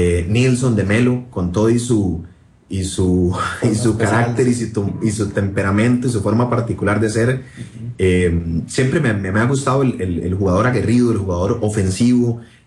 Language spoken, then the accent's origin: Spanish; Heredia, Costa Rica; nos vinimos a vivir ya otra vez acá a Heredia y demás, yo soy cédula 4, yo nací en Heredia, pero estuvimos viviendo allá un tiempo, ya cuando nos vinimos para vivir acá a Heredia, cuando estaba yo por entrar ya al kinder